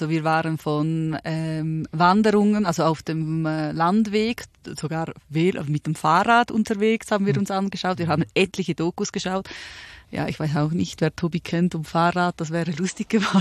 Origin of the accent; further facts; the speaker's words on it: Appenzell, Appenzell Innerrhoden, Switzerland; Also wir kommen aus der Schweiz, vielleicht haben es die einen oder anderen sicherlich schon gehört, und zwar genauer aus Appenzell, aus dem schönsten Ort der Schweiz.